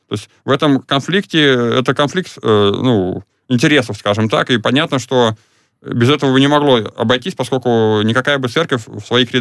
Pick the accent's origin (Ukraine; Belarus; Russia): Russia; Tula, Tula Oblast; also born or lived in Yasnaya Polyana; я вырос в Туле, родился в Ясной Поляне.